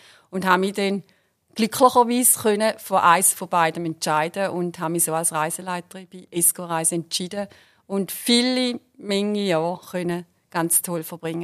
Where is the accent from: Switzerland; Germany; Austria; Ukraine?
Switzerland; Eastern Switzerland; Und wie ihr ja meinen Dialekt, oder wie ich den nicht verstecken kann, ja, ich bin eine Ostschweizerin